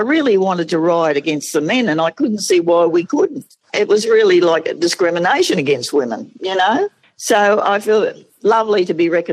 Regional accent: Ascot, Queensland, Australia; But I grew up in Ascot, where there was 32 stables, and Eagle Farm and Doomben was just a stone throw from where I lived.

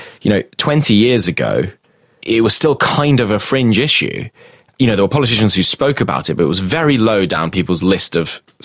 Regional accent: United Kingdom; So I come from Europe, where this kind of regime is the furthest advanced in the world.

